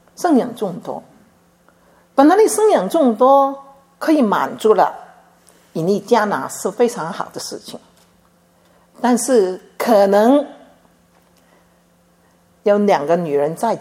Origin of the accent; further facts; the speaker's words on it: China; 犹太人跟我们中国人有很多相似的地方